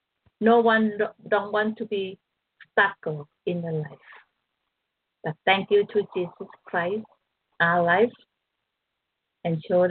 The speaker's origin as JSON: {"language": "English", "country": "Thailand", "second_language": "English", "said": "Let me speak in Thai a little bit because I'm from Thailand. I speak two languages."}